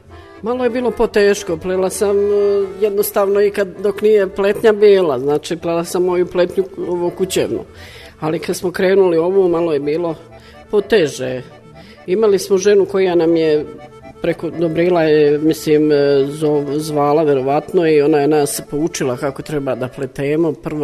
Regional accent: Sirogojno, Zlatibor District, Serbia; born there; Sirogojna rođena i u Sirogojnu živim.

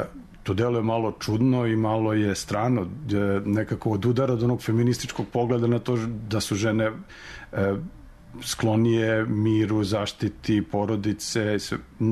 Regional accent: Sremska Mitrovica, Vojvodina, Serbia; Možda zato što sam rodom iz Sremske Mitrovice, pa sam se kao dete saplitao o veliko rimsko kamenje i igrao se po iskopinama rimskim koje to i danas postoje.

